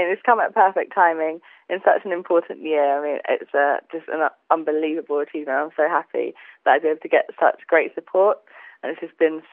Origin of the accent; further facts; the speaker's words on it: Croydon, London, United Kingdom; I'm from Croydon in the Surrey area